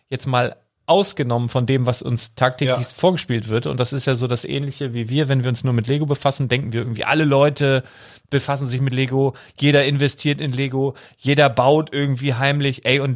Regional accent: Handorf, Germany; Das ist da, wo ich aufgewachsen bin, von 5 bis 16, 17 so ungefähr.

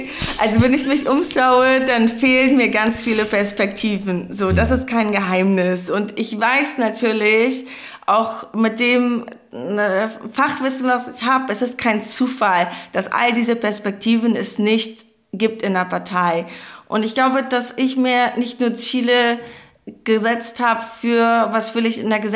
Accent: Afghanistan; als Betroffene, als Afghanin, als jemand, die auch sehr nah an dem Einsatz gearbeitet habe

